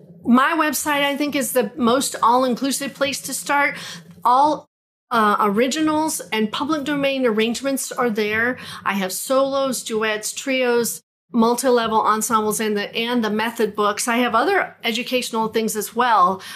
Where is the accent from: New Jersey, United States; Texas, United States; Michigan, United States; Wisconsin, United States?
Texas, United States; Corpus Christi; And this older gentleman lived in our city. I'm from Corpus Christi.